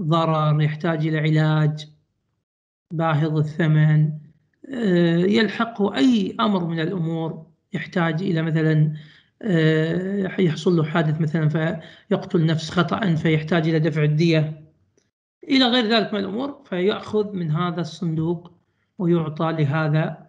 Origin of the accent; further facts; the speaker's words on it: Kuwait; ويسمى التأمين التكافلي كما هو عندنا في الكويت